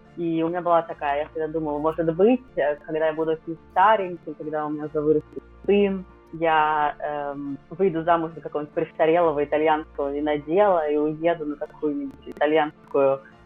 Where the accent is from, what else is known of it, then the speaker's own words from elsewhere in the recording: Moscow, Russia; я из Москвы, родилась в этом прекрасном городе почти 42 года назад. И прожила в нем первые 40 лет своей жизни